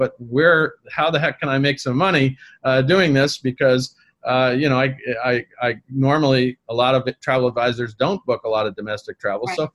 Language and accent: English; Hastings, New York, United States; also born or lived in Irvington; I grew up in Hastings, one of the river towns, and I lived for a long time in Irvington